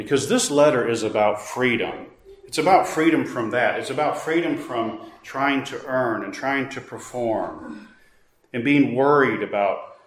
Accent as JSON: {"language": "English", "country": "United States", "said": "Now, I am an American. I have paperwork, but I really don't care for chocolate chip cookies."}